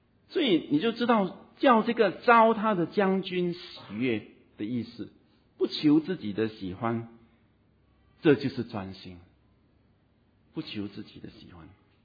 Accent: Singapore; 因为我们新加坡人当兵坦白说了，到最后是相当轻松的了

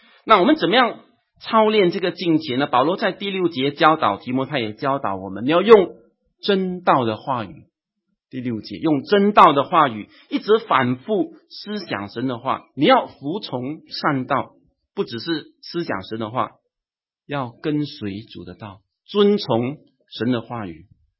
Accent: Singapore; 最近我们新加坡人就比较少注意冬运会了

